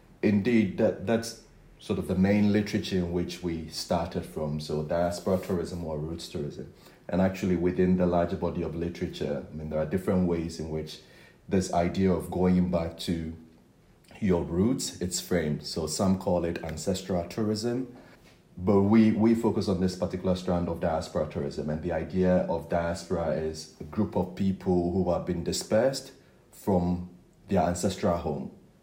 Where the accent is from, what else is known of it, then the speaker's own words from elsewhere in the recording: Ghana; I'm Ghanaian